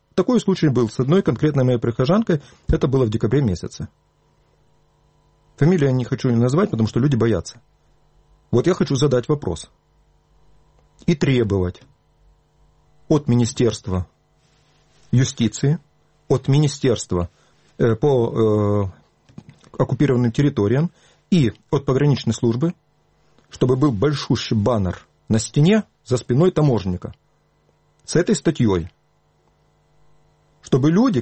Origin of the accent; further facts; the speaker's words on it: Crimea, Ukraine; Я коренной крымчанин, я родился в Крыму. В Крыму могилы моих прадедов, дедов. Я остаюсь в Крыму. Это моя территория, это моя земля, это моя родина. Там, где я родился.